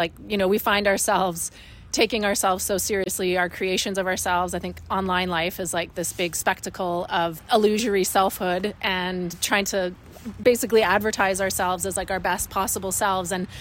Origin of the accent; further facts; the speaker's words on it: Sparwood, British Columbia, Canada; my parents are both from Quebec, and I grew up in Sparwood, BC, in an Anglophone small town where definitely was culturally different than everybody around me